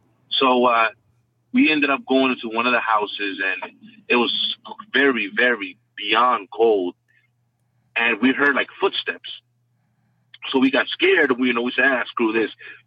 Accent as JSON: {"language": "English", "town": "Edison", "region": "New Jersey", "country": "United States", "said": "Anyway, I'm from New Jersey, Edison, New Jersey."}